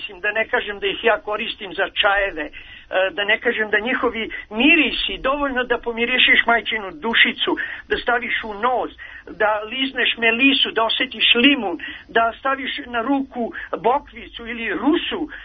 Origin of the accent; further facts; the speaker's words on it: Novi Sad, Vojvodina, Serbia; born there; ja pune 42 godine, 1. maja ću ući u 43. godinu, živim u šumi jer ja sam rođen u Novom Sadu